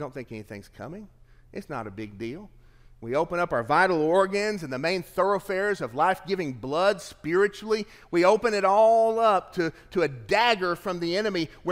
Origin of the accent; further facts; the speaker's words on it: Tennessee, United States; I came from Tennessee, you know, and we mispronounce some words in Tennessee.